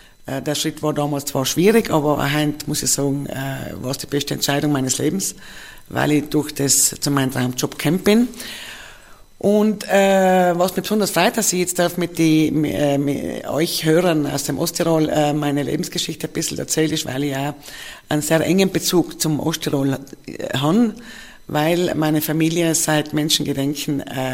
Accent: Antholz, Trentino-Alto Adige, Italy; Ich bin gebürtige Antholzerin, habe vor langer Zeit die Matura gemacht in Bruneck

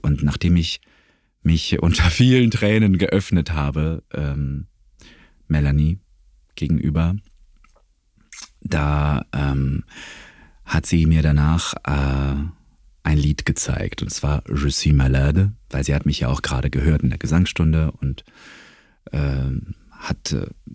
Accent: Augsburg, Bavaria, Germany; now in Munich, Germany; Nach meinem Abitur bin ich aus Augsburg, wo ich aufgewachsen bin.

